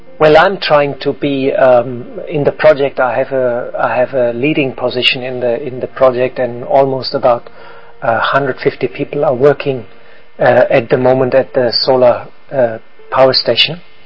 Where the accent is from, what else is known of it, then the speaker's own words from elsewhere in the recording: Germany; I come from Germany, which you grow up with being a careful person.